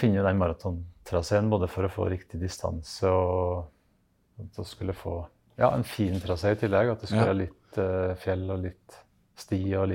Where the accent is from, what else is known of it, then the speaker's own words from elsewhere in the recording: Skåbu, Innlandet, Norway; now in Vinstra, Norway; Jeg er fra Skåby, men jeg bor på Vinstra.